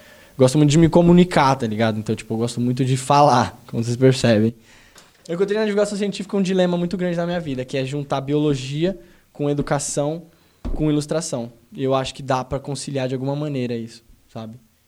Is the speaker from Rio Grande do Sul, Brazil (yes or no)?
no; São Paulo, Brazil; Sou do Grajaú e eu gosto muito de dizer isso, eu sou muito orgulhoso de onde eu venho. Venho de uma cultura de periferia